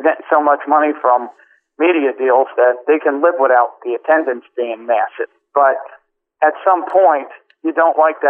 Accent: New York, United States; from Philadelphia to, you know, growing up in New York to St. Louis to San Francisco

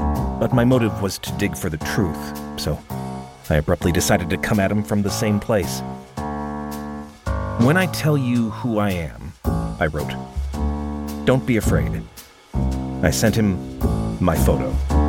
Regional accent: Minneapolis, Minnesota, United States; I recognized his area code as one from my hometown, Minneapolis, but phone numbers can be faked.

